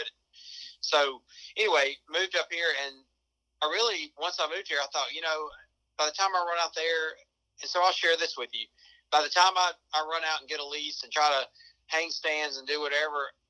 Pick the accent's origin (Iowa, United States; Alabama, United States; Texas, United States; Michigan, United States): Alabama, United States; I'm an Alabamian. I'm still in Alabama. But I was from South Alabama. Now I'm in about mid Alabama or North Alabama